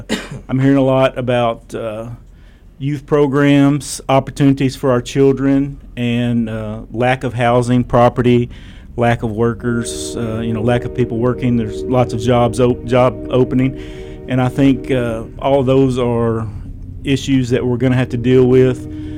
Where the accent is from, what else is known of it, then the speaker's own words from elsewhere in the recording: Princeton, Kentucky, United States; I'm born and raised in Caldwell County, Princeton.